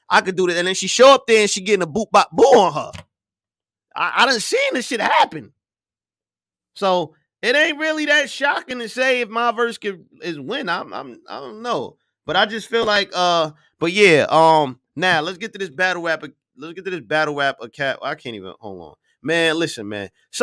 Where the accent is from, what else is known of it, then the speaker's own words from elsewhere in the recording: Missouri, United States; I'm from the Show Me State, baby.